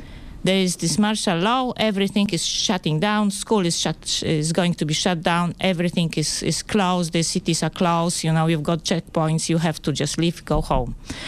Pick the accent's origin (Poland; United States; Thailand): Poland; it's quite difficult to pronounce because it's Polish name. I was born in Poland and I grew up in Poland and I was also educated in Poland. So my degree is from Poland and I finished Academy of Fine Arts in Poznań with master degree of visual arts